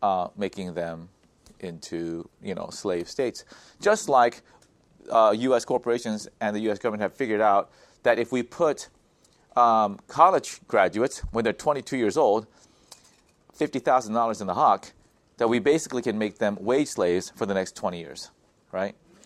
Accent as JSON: {"language": "English", "country": "South Korea", "said": "A nation can provide free health care to all its citizens, as in my home country of South Korea."}